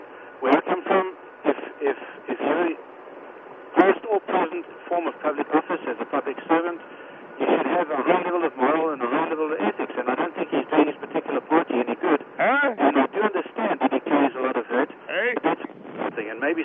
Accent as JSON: {"language": "English", "country": "South Africa", "said": "I'm from South Africa, yes."}